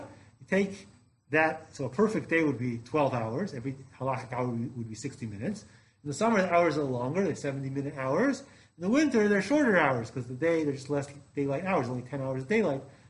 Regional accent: Montreal, Quebec, Canada; But I am from Montreal, and it's on the eastern time of the eastern side of the time zone, kind of like New York.

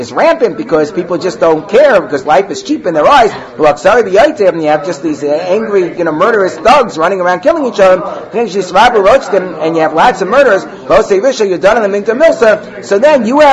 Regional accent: Muncie, Indiana, United States; who is the Rav of my community growing up in Muncie

